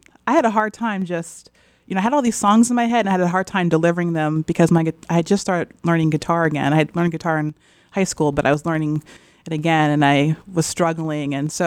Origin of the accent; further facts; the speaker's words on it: Jamaica; born there; I was born in Jamaica.